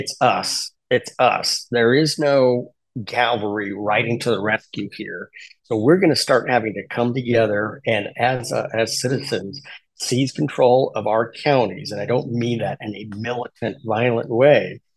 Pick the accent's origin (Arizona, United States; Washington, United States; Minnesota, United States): Washington, United States; Seattle; And, you know, my hometown is Seattle.